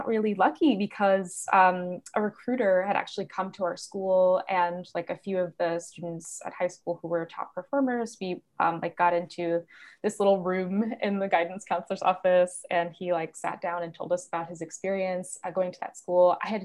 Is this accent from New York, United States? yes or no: yes; New York, United States; now in Philadelphia, United States; I grew up in New York, and now I'm living in Philly